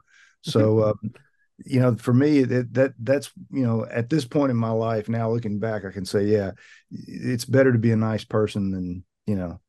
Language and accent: English; Tennessee, United States; born there; also born or lived in Mississippi / Texas; I was born in Tennessee, and then my father was in sales, and so we traveled a lot before I got old enough to go to school.